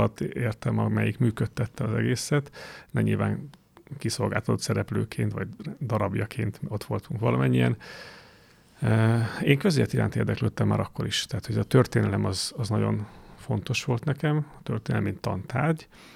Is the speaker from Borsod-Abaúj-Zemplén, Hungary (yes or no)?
no; Szombathely, Vas, Hungary; én született szombathelyi vagyok, és a felmenői is szombathelyiek, egészen pontosan a négy nagyszülőmből hárman, mert a anyai nagymamám ő Veszprém megyéből származik